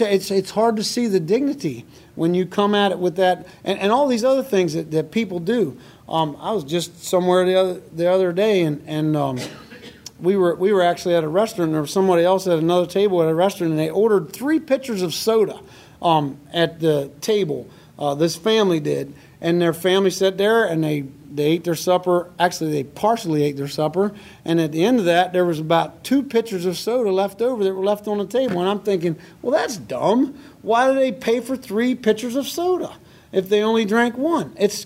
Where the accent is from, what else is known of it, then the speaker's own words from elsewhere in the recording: Georgia, United States; When I was growing up in Georgia, there was a family that moved into our community